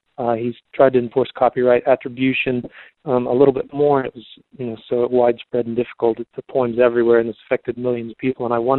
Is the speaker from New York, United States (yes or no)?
no; Asheville, North Carolina, United States; I'm from Asheville, North Carolina.